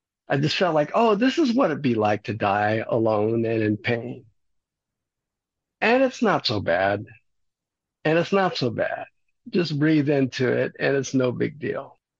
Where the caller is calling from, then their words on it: San Antonio, Texas, United States; Let's see, I'm coming from San Antonio, Texas, where Dia de los Muertos is a very big thing here in South Texas.